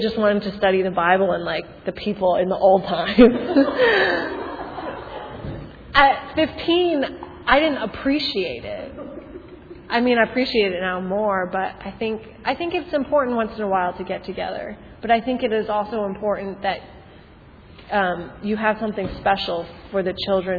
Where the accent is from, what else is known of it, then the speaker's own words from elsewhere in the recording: United States; We grew up in America. And my parents did not.